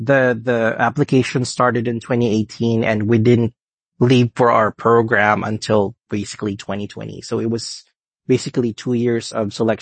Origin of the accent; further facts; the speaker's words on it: Philippines; now in United States; I'm from the Philippines. It's a tropical country. And now I'm in Western PA. It's in the Northeast. Winters are really harsh here